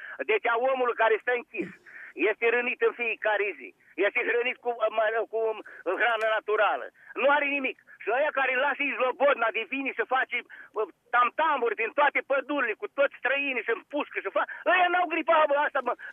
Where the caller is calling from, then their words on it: Germany; Bună seara, spre dimineața de acum, eu vă sunt din Germania.